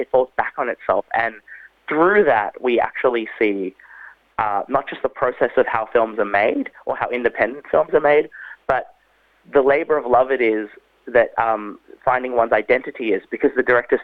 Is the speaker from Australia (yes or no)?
yes; Australia; taking parts of my Filipino heritage and growing up in Australia and my actual real identity crisis that I go through